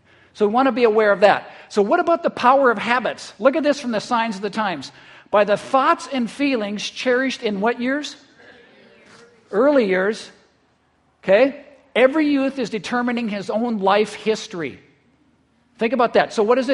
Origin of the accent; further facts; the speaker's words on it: Midwest, United States; I come from the Midwest where we talk a lot about our work ethic, right?